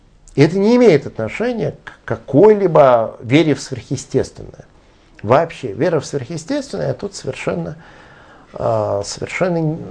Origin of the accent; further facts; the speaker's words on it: Severomorsk, Murmansk Oblast, Russia; born there; Я помню, как в городе, где я родился, в Североморске